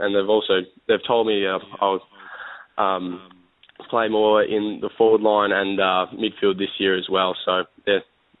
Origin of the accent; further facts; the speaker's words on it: Perth, Western Australia, Australia; I'm from Perth, so I started my juniors.